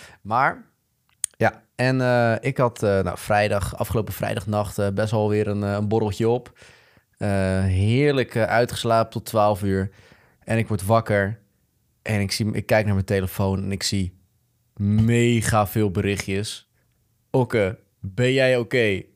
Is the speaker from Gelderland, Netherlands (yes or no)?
yes; Ede, Gelderland, Netherlands; Ja, kijk, zoals de mensen misschien wel weten, kom ik uit Ede.